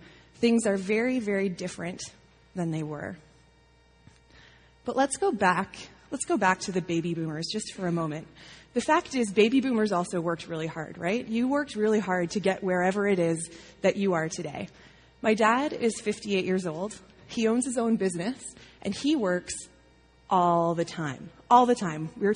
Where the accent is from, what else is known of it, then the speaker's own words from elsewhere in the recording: Leamington, Ontario, Canada; I grew up in Leamington, Ontario.